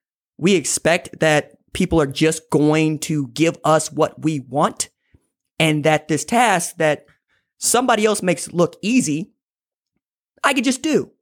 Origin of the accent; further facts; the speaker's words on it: Tulsa, Oklahoma, United States; I'm from Tulsa. I still live here today. I went to high school here, went to the University of Tulsa